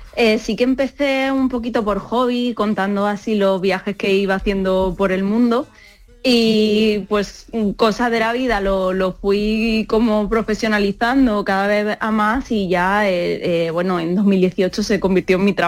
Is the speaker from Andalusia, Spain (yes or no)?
yes; Motril, Andalusia, Spain; Pues aunque siempre me dicen en Motril, mi pueblo, madre mía, es que ya te conoces todo el mundo.